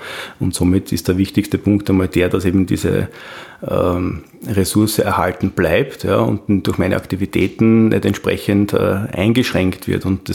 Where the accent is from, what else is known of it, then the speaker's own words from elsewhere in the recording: Austria; Naja, bei uns in Österreich ist das Jagen an den Grund und Boden.